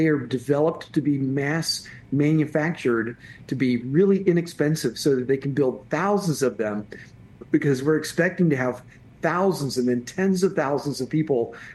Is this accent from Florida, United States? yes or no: yes; Florida, United States; I grew up on the Space Coast in Florida.